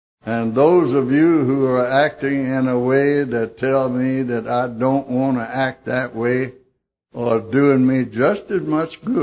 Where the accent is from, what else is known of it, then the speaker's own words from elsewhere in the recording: Arkansas, United States; Well, I come from Arkansas by request, but I can go back now.